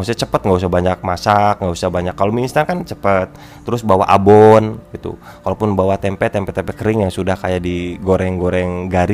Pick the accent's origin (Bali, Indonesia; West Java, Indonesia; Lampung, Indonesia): West Java, Indonesia; Indramayu; Kalau di kota-kota besar ada, tapi kalau di kota saya sendiri di Indramayu sini enggak ada gitu.